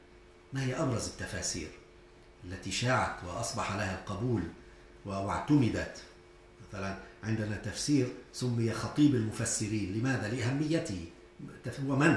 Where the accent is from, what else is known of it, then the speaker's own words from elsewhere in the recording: Aleppo, Aleppo Governorate, Syria; نحن عندنا في سوريا إلى الآن مثلا في مدينة حلب نقول جامع العادلية ونقول جامع البهرمية